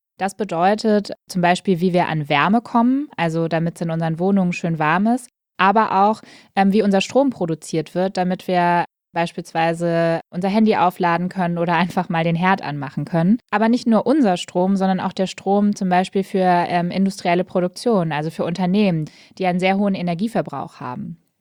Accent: Eifel, Germany; born or raised there

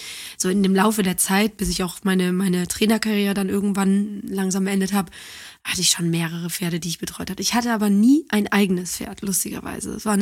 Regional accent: Cologne, North Rhine-Westphalia, Germany; also born or lived in Düsseldorf; Ich bin ja Kölnerin mit Leib und Seele.

